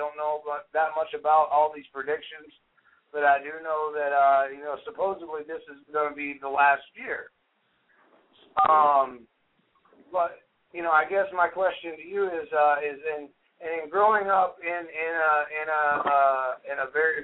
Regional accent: Tennessee, United States; I'm from Tennessee.

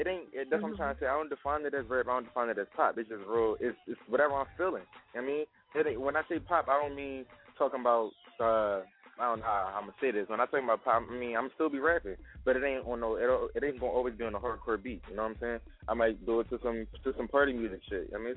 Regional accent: Philadelphia, Pennsylvania, United States; I mean, I'm a rapper from North Philly, Allegheny.

